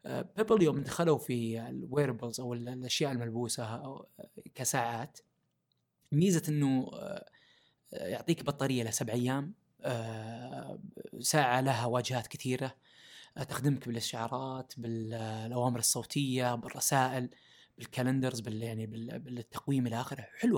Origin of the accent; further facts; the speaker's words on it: Saudi Arabia; وشباب الموجودين عندنا في السعودية يصنعون المحتوى